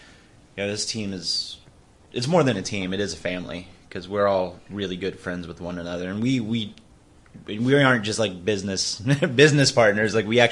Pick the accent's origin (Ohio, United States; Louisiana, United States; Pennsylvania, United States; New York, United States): Louisiana, United States; I grew up in South Louisiana, and ghost stories just run rampant.